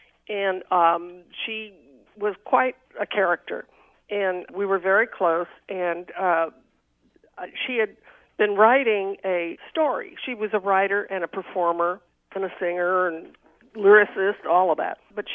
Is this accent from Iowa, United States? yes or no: no; Texas, United States; I did that because I was from Texas, and I just remember people talking like this